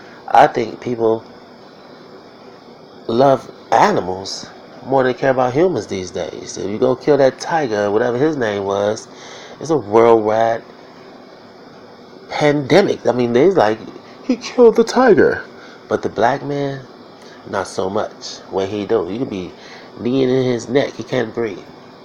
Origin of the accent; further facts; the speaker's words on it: Chicago, Illinois, United States; I'm from Chicago, Illinois. As you can tell by my voice, I'm African American, or a black man.